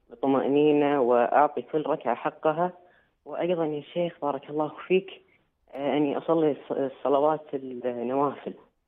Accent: Kuwait; سألت شيخا معروفا عندنا في الكويت وقال لي لا يعتبر كفر

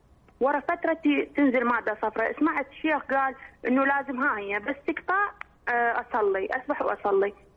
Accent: Iraq

